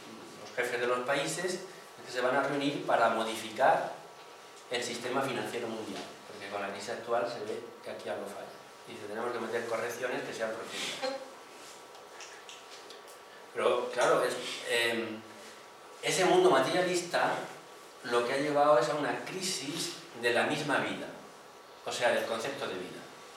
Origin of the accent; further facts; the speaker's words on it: Chile; Yo soy chileno, me presentó